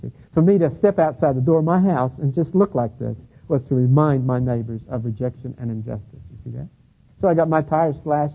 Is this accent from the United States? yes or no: yes; Los Angeles, California, United States; You know, I'm from Los Angeles. I mean, we have Turk and Armenian and Greek, all living right next to one another.